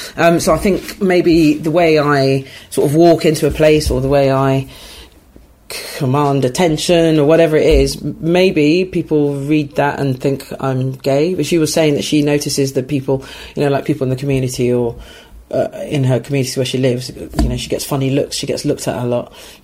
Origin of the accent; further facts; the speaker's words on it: Ghana; I was brought up in a Christian household and I went to a school. I grew up in Ghana, which is a West African country, which is very Christian.